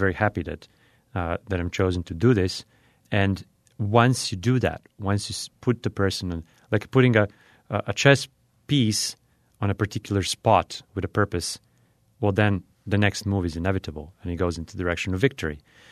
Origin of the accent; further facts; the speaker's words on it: Serbia; now in United States; in my home country of Serbia.